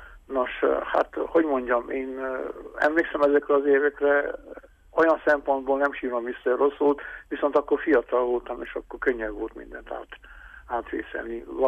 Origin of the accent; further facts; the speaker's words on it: Gheorgheni, Harghita, Romania; Gyergyószaim Miklósonnak most, akik hallanak a városomból, a szülővárosomból